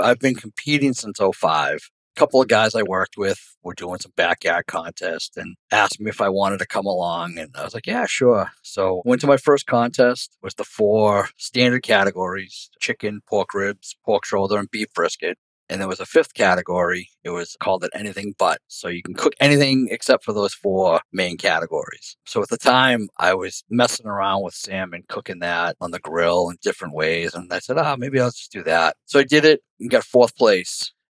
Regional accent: Abington, Massachusetts, United States; We're from Abington.

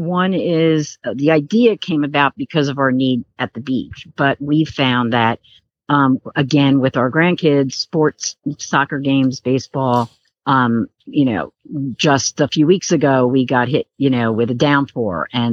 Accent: New Jersey, United States; We're originally from New Jersey.

